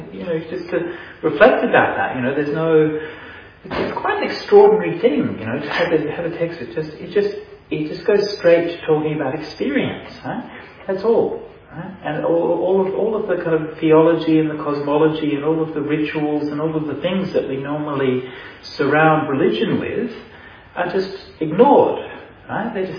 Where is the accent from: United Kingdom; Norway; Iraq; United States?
United Kingdom; England; and I know I'm English.